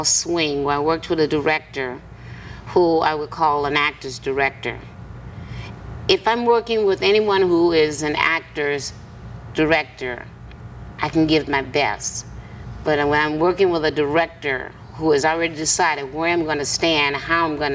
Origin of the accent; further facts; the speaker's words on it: Alabama, United States; I'm from Alabama. You couldn't do much else, okay?